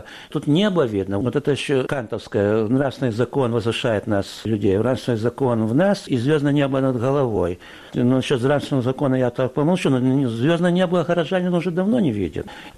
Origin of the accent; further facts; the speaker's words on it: Kyiv, Ukraine; Я днепровский. Дело в том, что все детство тут, я на Сеном базаре жил, Яры вот эти, сразу раз, выходишь там, Днепр.